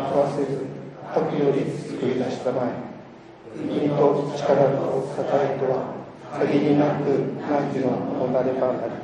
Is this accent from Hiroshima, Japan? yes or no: yes; Hiroshima, Japan; 広島の原爆の落とされた隣の町で生まれ育ち、母から焼けただれた列車が駅のホームに入ってきたと聞かされ